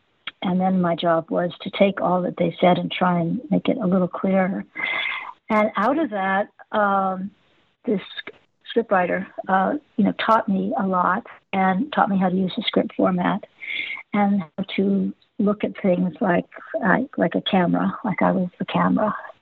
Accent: Hollywood, California, United States; And from that, I started working in Hollywood. I grew up in Hollywood.

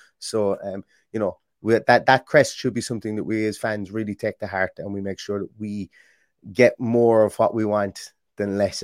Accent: Ireland; Being Irish, I was absolutely thrilled to see

